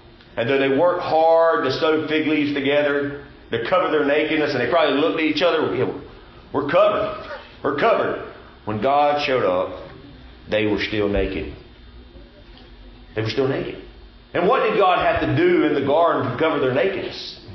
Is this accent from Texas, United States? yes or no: no; Georgia, United States; I know growing up in the South Georgia, I had a Jesus that was a devil Jesus.